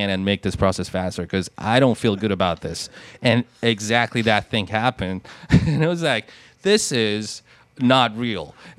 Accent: Tehran, Tehran Province, Iran; English is a second language; So culturally in Tehran, it's a really mixed

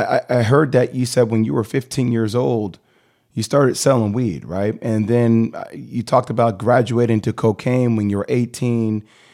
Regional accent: New Jersey, United States; I didn't grow up in the Bronx. I grew up in Jersey, but I felt like the town I was from was predominantly Black and Latino.

